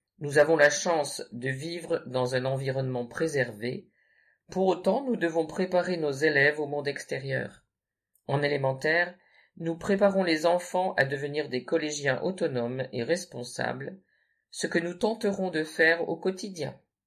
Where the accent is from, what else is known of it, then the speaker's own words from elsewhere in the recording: Saint-Maximin, Auvergne-Rhône-Alpes, France; Je suis originaire de Saint-Maximin et vis dans le Grésivaudan depuis 35 ans. J'habite maintenant Sainte-Marie-du-Mont.